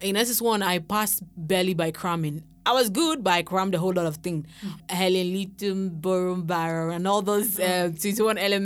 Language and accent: English; Aba, Abia, Nigeria; also born or lived in Enugu State; I am from Enugu State, Nigeria. I grew up in Aba, Abia State. Okay. Practically primary school, nursery school. I was born and bred in Aba, Abia State.